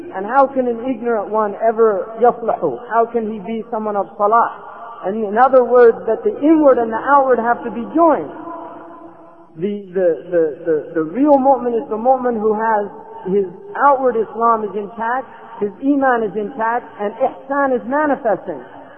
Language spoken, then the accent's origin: English; California, United States; Alright, I'm a Muslim from California.